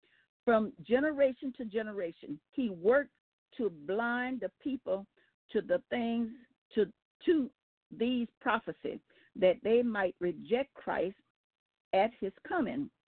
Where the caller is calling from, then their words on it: Baton Rouge, Louisiana, United States; I'm calling from Baton Rouge, Louisiana